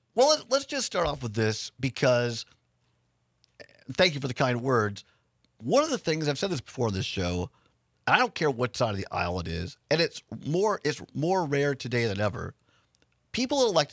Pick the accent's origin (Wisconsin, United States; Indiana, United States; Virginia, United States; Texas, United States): Wisconsin, United States; Richland Center; I've been in Muscatine, Wisconsin, in southwest Wisconsin, 10 miles from my hometown, Richland Center.